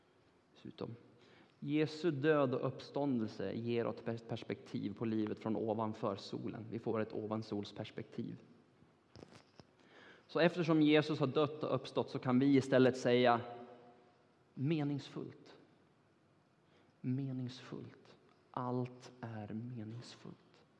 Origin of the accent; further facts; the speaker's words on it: Turkey; also born or lived in United States; Det är min allra första lärare som jag hade när jag växte upp i Turkiet.